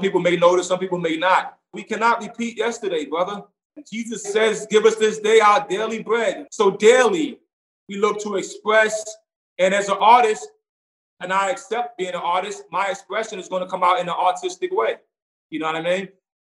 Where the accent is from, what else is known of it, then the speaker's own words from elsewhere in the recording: New York, United States; Sometimes in America, where I grew up in Brownsville and in Park Hill, you may see a guy pull out a weapon